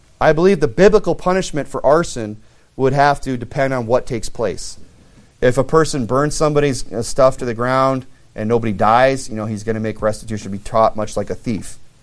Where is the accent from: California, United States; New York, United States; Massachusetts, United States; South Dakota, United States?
South Dakota, United States; Rapid City; I grew up in Rapid City, South Dakota, we had Horseman Elementary School.